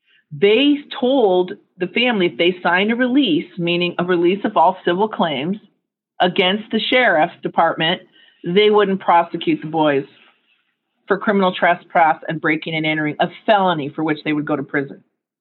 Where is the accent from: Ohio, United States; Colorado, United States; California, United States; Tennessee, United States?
California, United States; Fullerton; I grew up in Fullerton, California, which is the north part of Orange County.